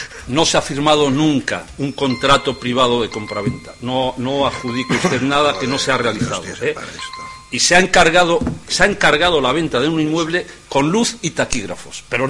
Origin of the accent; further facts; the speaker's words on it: Laredo, Cantabria, Spain; Nosotros, como somos de Laredo